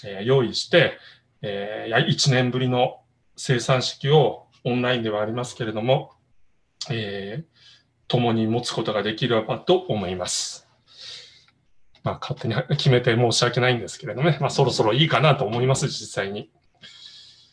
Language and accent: Japanese; Hiroshima, Japan; なかなかね、広島のうちの田舎もそうでしたけど、食パンを薄く切って、四角に切ってみんなが、指先でつまんで食えるようなことをね、してました。